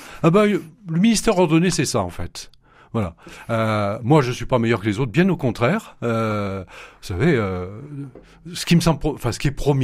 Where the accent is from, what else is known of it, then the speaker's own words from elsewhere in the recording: Firminy, Auvergne-Rhône-Alpes, France; Je suis de Firminy, qui est une ville ouvrière.